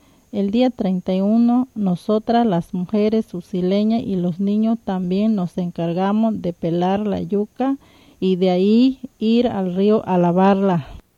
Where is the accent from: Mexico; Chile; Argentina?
Mexico; San Felipe Usila, Oaxaca; Así se preparan las tortillas de yuca en el Día de los Muertos en mi pueblo de San Felipe Usila, Oaxaca.